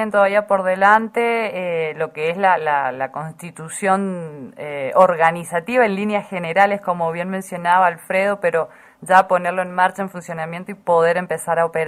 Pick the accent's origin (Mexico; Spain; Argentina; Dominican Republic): Argentina; Mendoza; como mendocinos y mendocinas